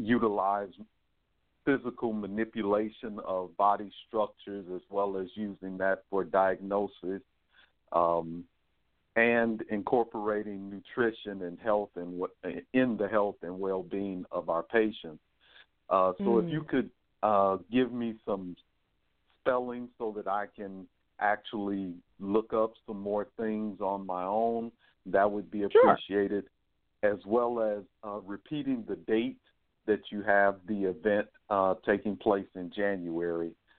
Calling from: Albany, Georgia, United States; out of Albany, Georgia.

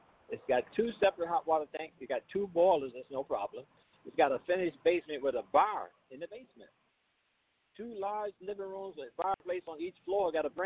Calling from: Phoenix, Arizona, United States; I'm in Phoenix, Arizona right now.

